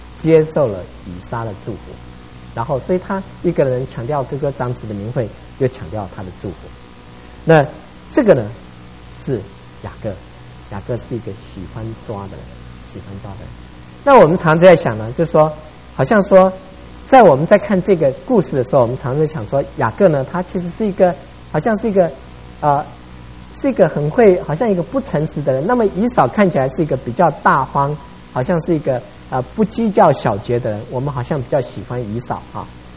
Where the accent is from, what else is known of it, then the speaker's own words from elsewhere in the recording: Taiwan; 你不像我们在台湾成长的过程里面呢，需要经过很多的竞争